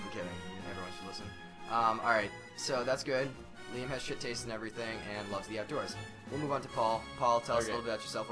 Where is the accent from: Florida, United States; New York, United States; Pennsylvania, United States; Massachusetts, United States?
Massachusetts, United States; We're from Massachusetts, Central Mass. Like, everybody skis around here.